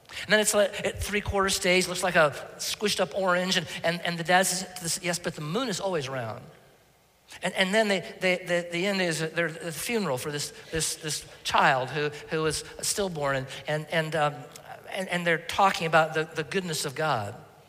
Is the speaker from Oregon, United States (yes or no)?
yes; Oregon, United States; I mentioned I live in, I grew up in Oregon, first 20 years of my life. And we have actual mountains in the West.